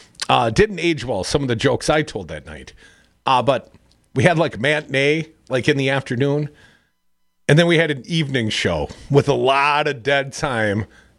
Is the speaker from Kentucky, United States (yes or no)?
no; Deerfield, Wisconsin, United States; a fist fight I had in the Fireman's Park there in 1984 with a kid from my hometown at the time. I lived in Deerfield.